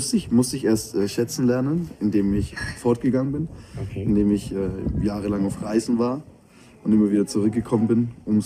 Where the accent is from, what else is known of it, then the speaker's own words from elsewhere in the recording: Ehingen, Bavaria, Germany; komme aus Ehingen, aus dem wunderschönen Ehingen vom Land, hier in der Region Hesselberg, Erholungsregion.